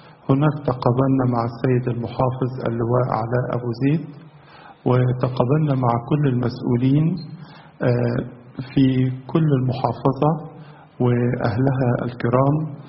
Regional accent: Egypt; بالنسبة لنا كلنا كمصريين

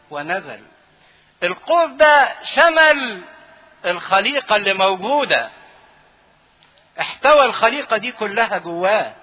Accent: Egypt; احنا مش عرب، احنا مصريين، احنا من نسل حام.

